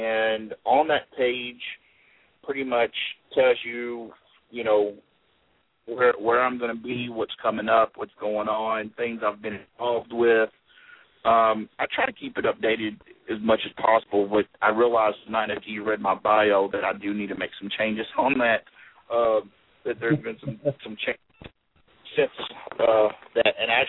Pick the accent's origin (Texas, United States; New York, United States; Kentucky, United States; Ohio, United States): Kentucky, United States; Lexington; right in my hometown. I'm very, very proud to be a part of this event.